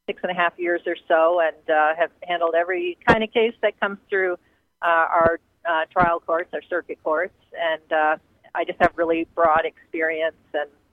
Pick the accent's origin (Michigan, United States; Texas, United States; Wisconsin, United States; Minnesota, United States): Wisconsin, United States; Chippewa Falls; I grew up in Chippewa Falls, so that's kind of where I got my values and what made me the person I am today.